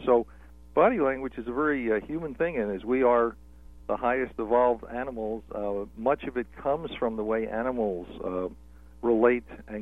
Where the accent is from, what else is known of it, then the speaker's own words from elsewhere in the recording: Philadelphia, Pennsylvania, United States; And so I think as a boy growing up in Philadelphia, watching my mother and dad, who were deaf, communicate quickly with each other